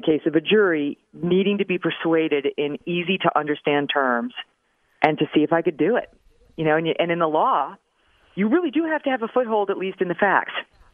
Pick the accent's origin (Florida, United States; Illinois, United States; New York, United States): New York, United States; Albany; I'm from Albany, New York.